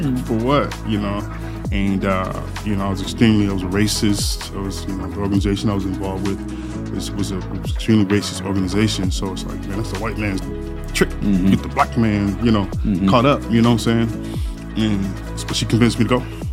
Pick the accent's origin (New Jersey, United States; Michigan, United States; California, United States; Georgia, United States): Michigan, United States; Grand Rapids; also born or lived in Detroit; I was born in Grand Rapids, became a man in Detroit, and lived all over. Right. Huh. And so in Grand Rapids, just grew up on the southeast side of town